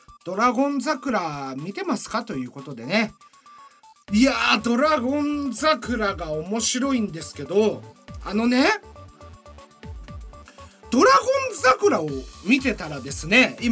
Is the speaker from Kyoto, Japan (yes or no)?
no; Mitsuke, Niigata, Japan; その俺の地元の市外局番なわけですね、新潟県見附市の。